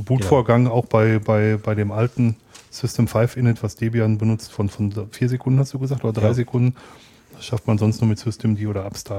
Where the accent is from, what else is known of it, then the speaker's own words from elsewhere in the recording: Germany; in Deutschland mache ich das halt nicht, also in meiner Heimatstadt.